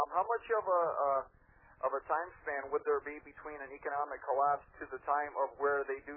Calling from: Canada; Well, I'm calling from Canada

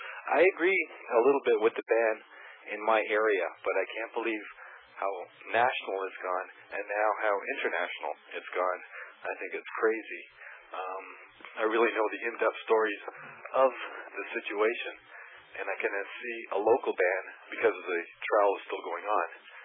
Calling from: Ontario, Canada; I'm calling from Ontario, Canada.

